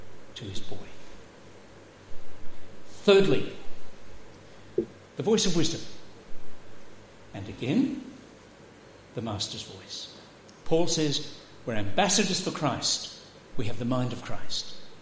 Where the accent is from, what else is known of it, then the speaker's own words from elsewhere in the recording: Queensland, Australia; I was brought up in the Darling Downs in Queensland and had a lot of experience with sheep.